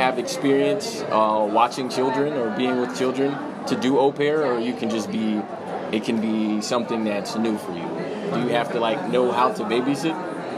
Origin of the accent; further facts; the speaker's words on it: United States; I mean, I'm from the United States, so I understand.